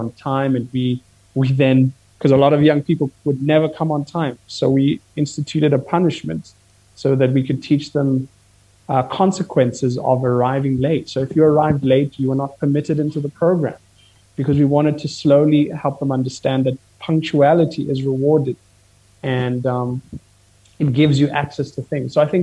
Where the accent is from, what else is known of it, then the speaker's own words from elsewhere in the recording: Kenya; I'm Kenyan, so I think our country has never struggled with the feeling of entitlement.